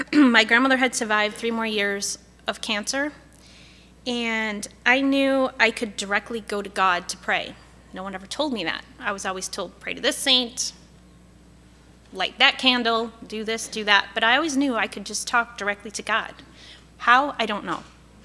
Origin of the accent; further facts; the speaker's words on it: Chicago, Illinois, United States; I was raised in Chicago. My father is a Roman Catholic, and my mother is a Presbyterian.